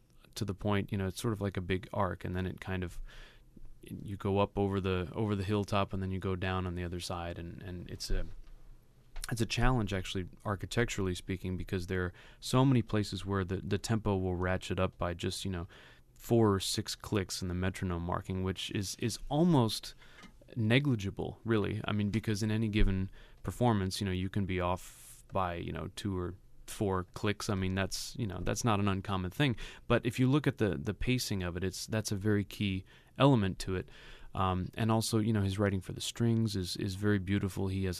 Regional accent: United States; we're a great American orchestra, and I'm an American conductor

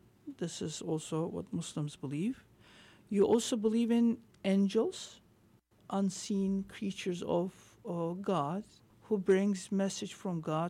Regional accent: Istanbul, Turkey; born there; English is a second language; For instance, I was born in Istanbul.

